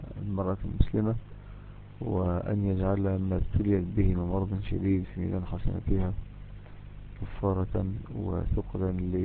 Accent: Mansoura, Dakahlia, Egypt; يعني حتى في بلدنا المنصورة محلات كبيرة

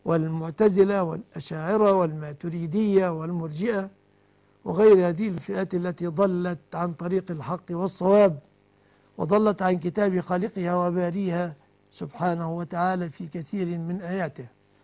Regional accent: Egypt; بلادنا مصر

